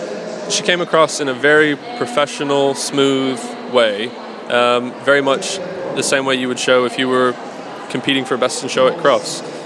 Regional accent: United States; Obviously, I'm from America, and I'm not totally familiar with the UK way of junior handling.

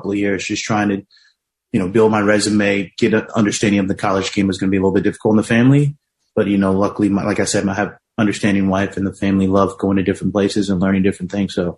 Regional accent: Houston, Texas, United States; with myself being a head coach and some other guys growing up in Houston

